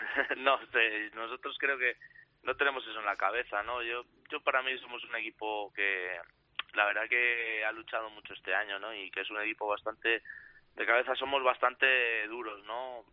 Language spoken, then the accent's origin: Spanish; Valladolid, Castile and León, Spain; como yo soy vallisoletano también